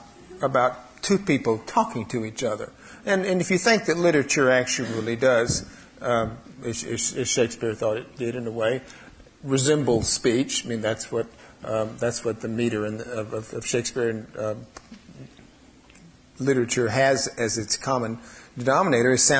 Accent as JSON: {"language": "English", "region": "Mississippi", "country": "United States", "tie": "born or raised there", "said": "when I was growing up in Mississippi, albeit with all of this absurdity going around, conversation was always a way that one person entertained some other person."}